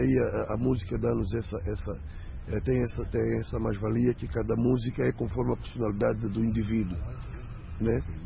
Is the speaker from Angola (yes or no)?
yes; Angola; nós somos angolanos